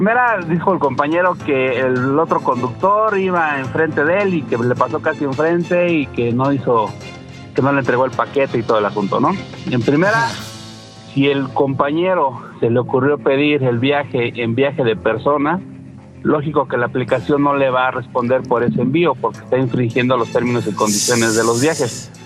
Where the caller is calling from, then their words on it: Mexico City, Mexico; De la Ciudad de México.